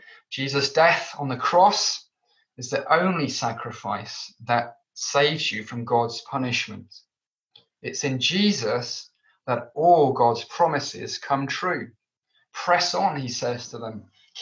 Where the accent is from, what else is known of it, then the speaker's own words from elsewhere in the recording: London, United Kingdom; I grew up in London, and we often rode on the London Underground system, on the tube.